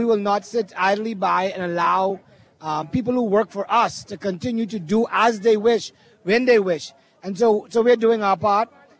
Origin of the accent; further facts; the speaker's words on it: Grand Bahama, Bahamas; we came from Grand Bahama to let our voice continue to be heard. As Grand Bahamians, one, we've been neglected for so long.